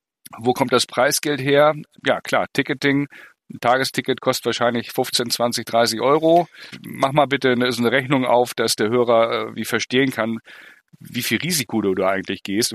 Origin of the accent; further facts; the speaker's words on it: Hamburg, Germany; Und ich freue mich über jedes Tennis-Event in Hamburg, in meiner Heimat.